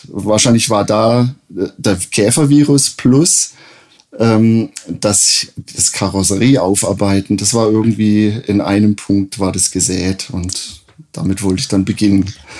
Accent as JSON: {"language": "German", "town": "Freiburg", "region": "Baden-Württemberg", "country": "Germany", "said": "mit einem kleinen Anzeigeblättchen aus dem Raum Freiburg, wo ich herkomme"}